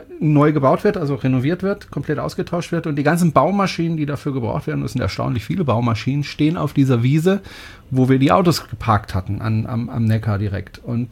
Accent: France; ich bin Franzose.

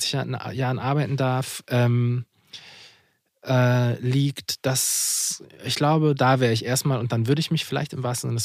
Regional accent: Hamburg, Germany; born there; Ja, ich bin in Hamburg geboren.

